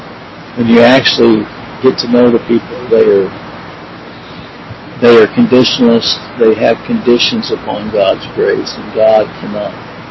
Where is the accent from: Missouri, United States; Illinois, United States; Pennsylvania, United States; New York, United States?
Missouri, United States; Pineville; And I'm from Pineville, Missouri, and they're from Vancouver